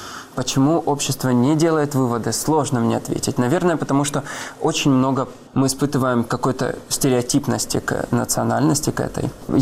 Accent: Russia; born or raised there

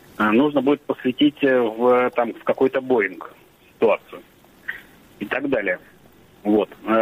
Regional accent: Leningrad Oblast, Russia; Я из Ленинградской области.

